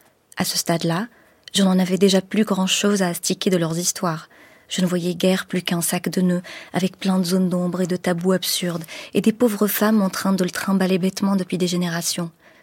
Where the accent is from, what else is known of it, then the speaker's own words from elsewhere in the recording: Morocco; Je suis née au Maroc, j'y ai grandi